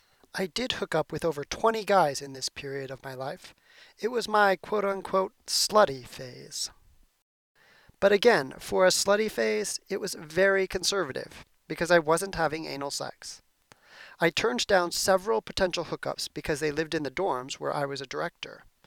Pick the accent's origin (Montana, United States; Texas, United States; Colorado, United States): Montana, United States; Billings; Petro Hall on the campus of Montana State University Billings in Billings, Montana. I was moving back to my hometown to manage a dormitory of 300 students.